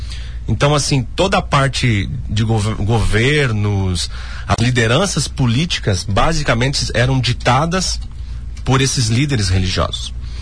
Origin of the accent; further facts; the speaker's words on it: Xaxim, Santa Catarina, Brazil; Eu sou natural de Xaxim e é a primeira vez que eu entro aqui.